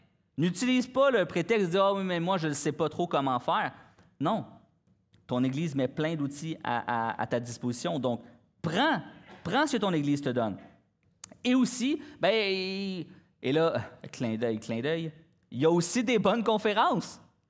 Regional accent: Terrebonne, Quebec, Canada; Moi, je viens de Terrebonne, fait que j'avais peur du trafic.

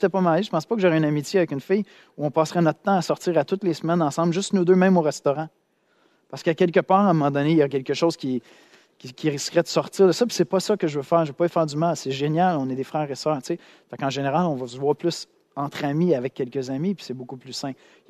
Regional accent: Quebec, Canada; J'étais à Toronto, hop, il y en a, ils savent. On est des Québécois

